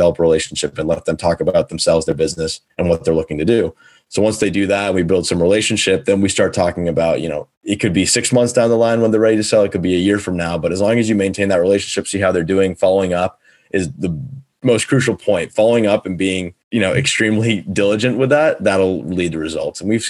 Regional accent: New Hampshire, United States; also born or lived in India; So I grew up in New Hampshire. Parents emigrated here back in 97 from India, and I was actually born there.

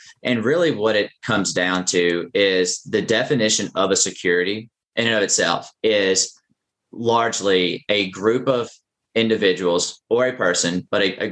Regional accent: the South, United States; accent: Southern; I trust that when you're editing this, you'll help out with my monotone Southern accent.

